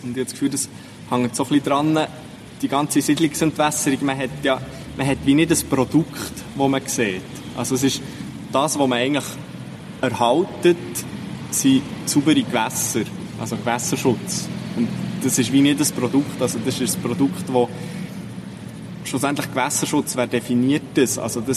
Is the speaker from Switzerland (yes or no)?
yes; Köniz, Bern, Switzerland; Und die Bachelorarbeit war ausgeschrieben und ich bin in Köniz aufgewachsen.